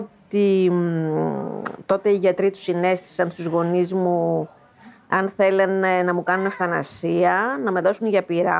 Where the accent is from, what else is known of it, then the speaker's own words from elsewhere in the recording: Athens, Attica, Greece; born there; also born or lived in Arcadia; Γεννήθηκα στην Αθήνα και τα πρώτα χρόνια νομίζω τα πέρασα, μέχρι 2-3 χρονών τα πέρασα στην επαρχία, σε ένα χωριό της Αρκαδίας.